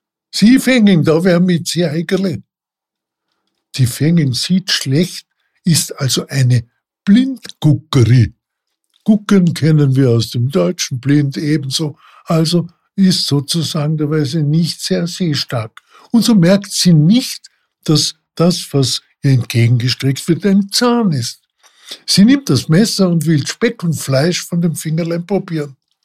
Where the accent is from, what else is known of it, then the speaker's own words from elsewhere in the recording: Vorarlberg, Austria; Ich bin Vorarlberger und möchte euch unsere verschiedenen Dialekte ein bisschen näher bringen.